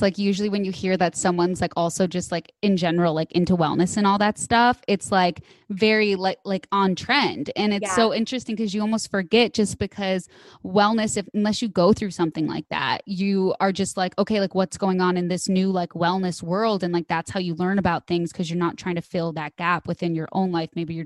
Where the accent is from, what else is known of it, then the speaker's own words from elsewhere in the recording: Midwest, United States; I grew up in the Midwest eating whatever every other teenager was eating.